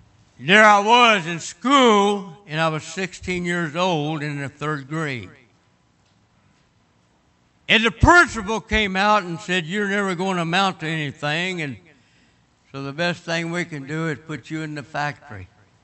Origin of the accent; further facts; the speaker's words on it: Kentucky, United States; I'm from Kentucky, and I went north and married a Yankee woman.